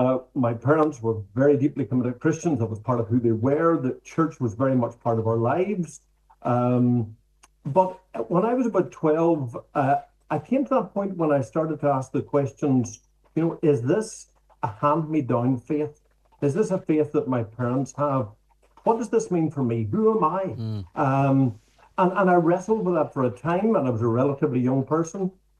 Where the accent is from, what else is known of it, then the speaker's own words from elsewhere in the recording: Ulster, Ireland; I have lived overseas for a number of years, I always tell people I'm from Donegal. It's part of who I am, and I'm very grateful for that.